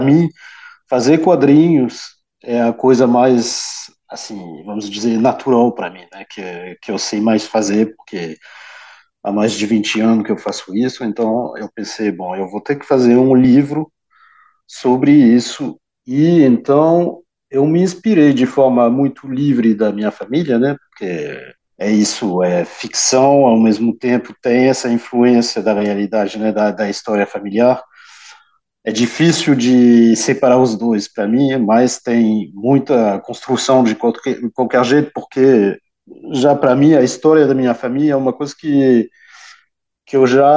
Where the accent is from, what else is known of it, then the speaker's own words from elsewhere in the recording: France; Portuguese is a second language; eu sou franco-brasileiro, né? Minha mãe é brasileira, mas eu nasci na França, sempre cresci na França, tudo isso, mas ia para o Brasil regularmente, nas férias, todo ano, tudo isso, quando eu era criança